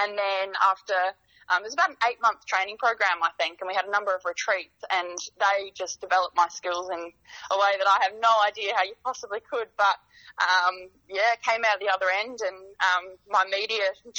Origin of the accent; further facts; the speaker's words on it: Adelaide, South Australia, Australia; also born or lived in Menindee, New South Wales; Spent the first sort of 5 or 6 years of my life up there, and then my family moved down to Adelaide for schooling. So completed school down in Adelaide, and I'm currently a uni student